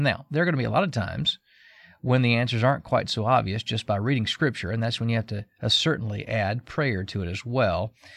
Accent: Georgia, United States; I grew up in Georgia, and all of my family lives in Georgia, so making the move from the upstate of South Carolina down to Atlanta would have taken us a whole lot closer to our family.

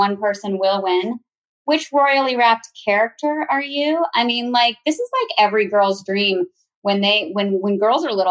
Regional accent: Virginia, United States; I am now a mom of 4 and I am from Virginia.

